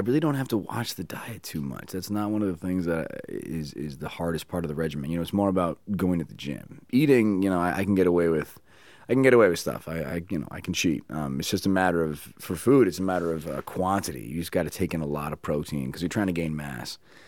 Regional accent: Boston, Massachusetts, United States; I grew up in Boston, so I'd always done like little local, you know, commercials and little silly things just like that game.

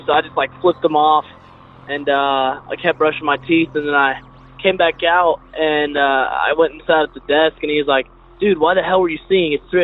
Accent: Texas, United States; I'm from Texas

